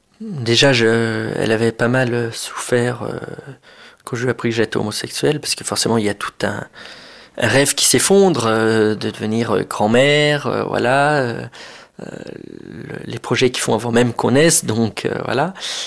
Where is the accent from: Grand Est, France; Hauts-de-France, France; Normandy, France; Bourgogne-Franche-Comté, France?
Bourgogne-Franche-Comté, France; puisque j'étudiais à Grenoble et je suis originaire de la Bourgogne